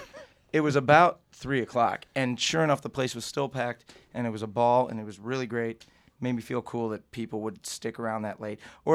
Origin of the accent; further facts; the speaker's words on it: Ohio, United States; You know, we're from Ohio, which always seems to throw people off when you're around.